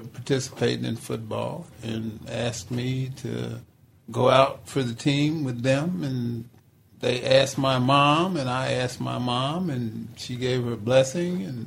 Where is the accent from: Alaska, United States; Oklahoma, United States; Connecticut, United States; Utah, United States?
Oklahoma, United States; Tulsa; born there; I was born in Tulsa, Oklahoma.